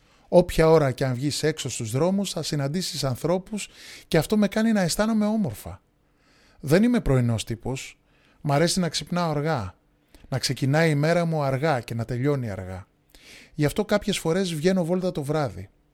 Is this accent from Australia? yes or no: no; Syria; now in Greece; Μέσα στο χώρο του δωματίου μου έχω μεταφέρει κατά κάποιο τρόπο το επάγγελμα που έκανα στην πατρίδα μου. Στη Συρία ασχολιόμουν με ηλεκτρονικούς υπολογιστές και επιδιόρθωνα κινητά τηλέφωνα.